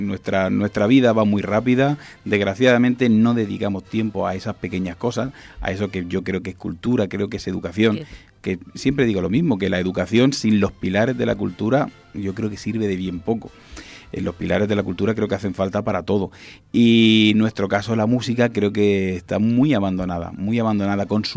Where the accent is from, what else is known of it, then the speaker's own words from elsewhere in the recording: Spain; cuando salimos de aquí, de España, sobre todo los que somos profesionales y nos vamos a cualquier otro país